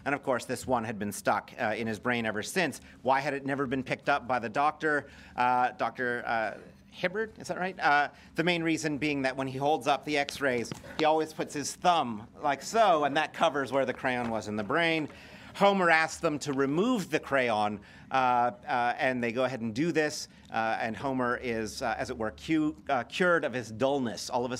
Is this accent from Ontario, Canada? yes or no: no; Montreal, Quebec, Canada; And I grew up in Montreal, so I'm accustomed to some cold weather.